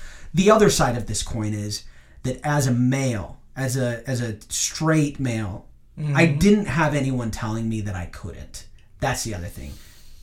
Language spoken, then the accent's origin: English; Utah, United States; I'm from Utah. I went to Mountain View High School. I graduated from Utah Valley University with a BS in theater